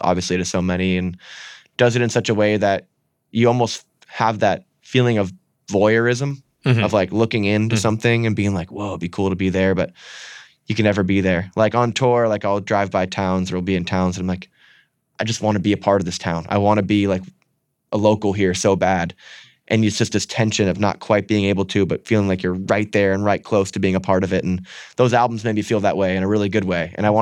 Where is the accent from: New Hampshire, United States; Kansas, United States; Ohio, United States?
New Hampshire, United States; also born or lived in Vermont; growing up in New Hampshire and Vermont, like driving is such a huge part of it.